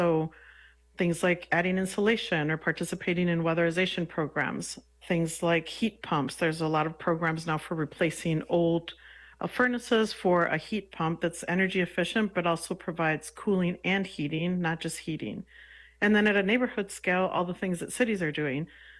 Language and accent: English; Mexico; I grew up in Mexico